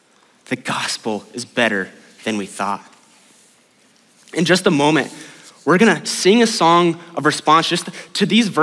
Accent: Jacksonville, Florida, United States; If you know me, you know that I grew up in Jacksonville, Florida.

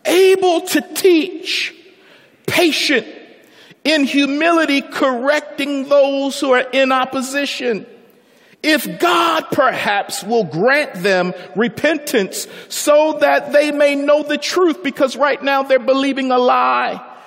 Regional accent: Baltimore, Maryland, United States; So I'm from Baltimore, and every now and then I like to bang.

